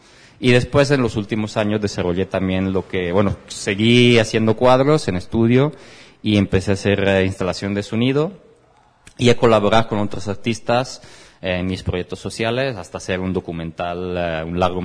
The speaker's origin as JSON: {"language": "Spanish", "country": "Italy", "second_language": "Spanish", "said": "como buen italiano, como tengo mucho detalle en eso"}